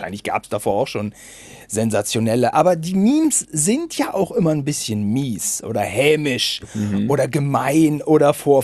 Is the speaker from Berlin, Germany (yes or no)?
no; Bielefeld, North Rhine-Westphalia, Germany; Nun gut, wir kommen aus Bielefeld-Gütersloh.